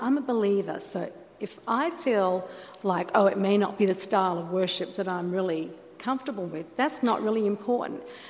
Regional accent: Australia; now in United States; 23 years ago, I came to First Baptist from Australia. And when I first came here, I have to say that the style of service was not what I was used to.

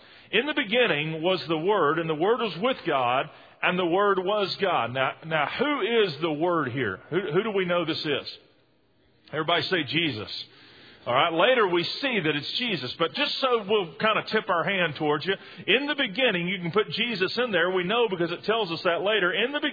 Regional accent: Texas, United States; now in Mississippi, United States; We're from Texas, and boy, you turn 18 and you're gone. You go to the furthest parts of the world. I went to Mississippi

